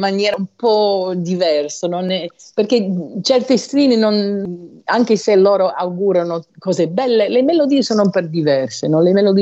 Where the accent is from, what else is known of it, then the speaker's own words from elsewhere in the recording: Sicily, Italy; io ho l'approccio, io proprio siciliano, no?